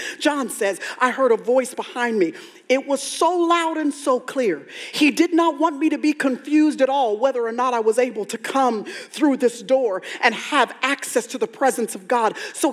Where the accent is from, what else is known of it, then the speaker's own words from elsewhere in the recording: Texas, United States; I'm from Texas, I say y'all.